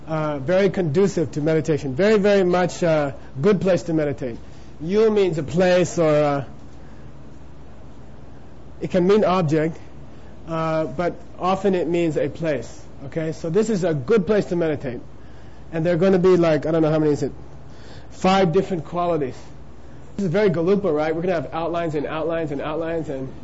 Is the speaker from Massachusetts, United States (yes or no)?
no; Arizona, United States; I grew up in Arizona. I used to go to Sycamore Canyon and take some natural substances.